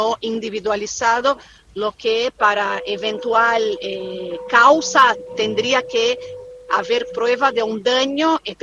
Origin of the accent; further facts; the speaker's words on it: Brazil; Spanish is a second language; now in Argentina; Yo de vuelta soy abogada brasileña, en Argentina es difícil para mí